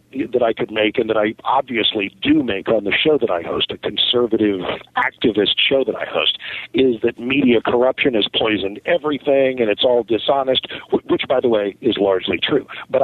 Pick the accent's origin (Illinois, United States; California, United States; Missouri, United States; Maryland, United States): Maryland, United States; born or raised there